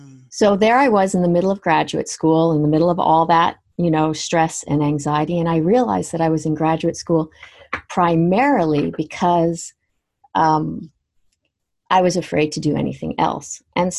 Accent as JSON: {"language": "English", "country": "Canada", "tie": "born or raised there", "said": "I grew up in Canada, just so sometimes I'll say mum and sometimes I'll say mom."}